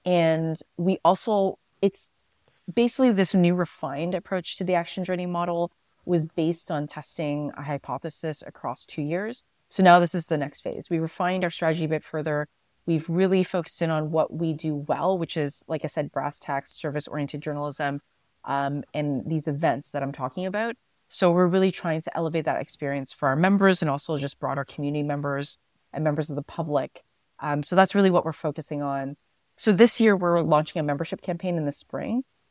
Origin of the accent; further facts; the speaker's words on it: Scarborough, Ontario, Canada; Scarborough is a suburb of Toronto that is my hometown. I understand their pain points, what they celebrate. I understand like the geographic makeup of that area.